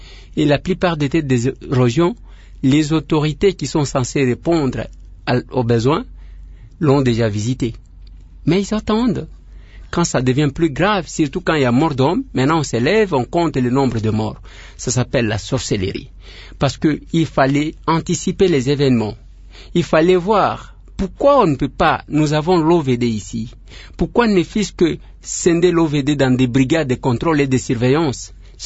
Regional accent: DR Congo; En tant qu'élu de Kinshasa d'abord, et ensuite en tant que Congolais

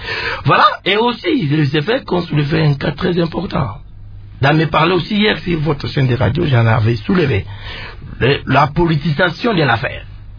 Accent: Kasaï, DR Congo; Mais ce n'est pas le cas chez moi au Kassai. Au Kassai, une province de 5 territoires, avec deux petites villes

